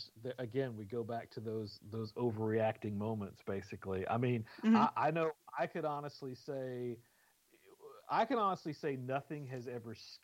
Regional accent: the South, United States; especially in my case, I'm born and raised in the South.

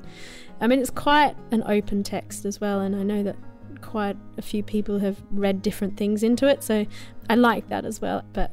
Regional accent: Bridgetown, Western Australia, Australia; moved away as an adult; now in United Kingdom; I am from Australia. I'm from a little country town in the southwest called Bridgetown. And I started traveling when I was 20 and came over to the UK as a backpacker.

